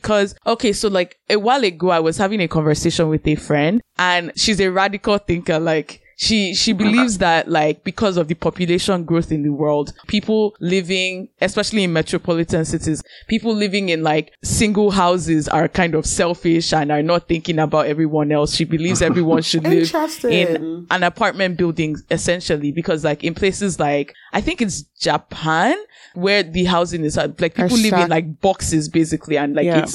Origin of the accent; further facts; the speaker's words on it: Nigeria; I am Nigerian.